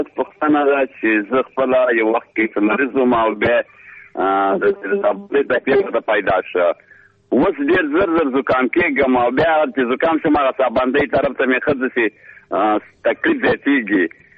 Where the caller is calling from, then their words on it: Kunar, Afghanistan; د کونړ څخه تاسو اړیکه نیولې